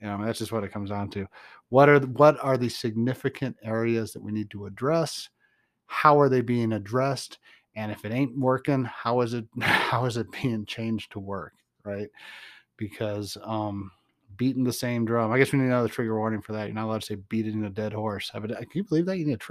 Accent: Atlanta, Georgia, United States; accent: redneck; And, yeah, I told you I went to Atlanta. That's where my accent comes from. Reducated redneck is my accent.

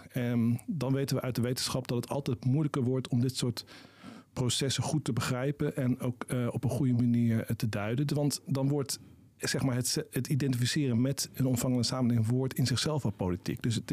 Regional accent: Rijswijk, South Holland, Netherlands; Toen ik opgroeide in Rijswijk.

